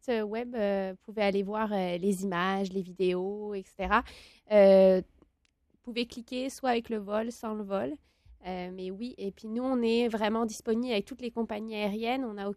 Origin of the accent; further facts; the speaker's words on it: France; Pour vrai, je suis française, là, je te le dis